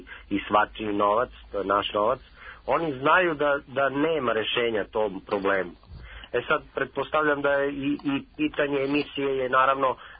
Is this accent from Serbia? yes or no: yes; Serbia; Mi smo svi sa Balkana prilično, da kažem, radikalni. Mi smo Srbi.